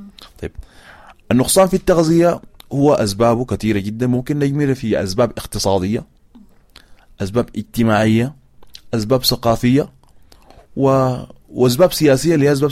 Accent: Sudan; يعني ممكن تلقى ناس بعض القبائل عندنا في السودان أو في جنوب السودان أو في كينيا يكون عندهم أبقار كثيرة جدا

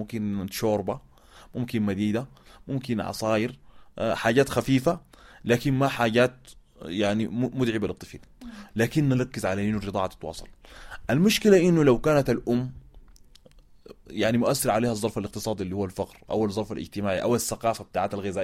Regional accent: Sudan; يعني ممكن تلقى ناس بعض القبائل عندنا في السودان

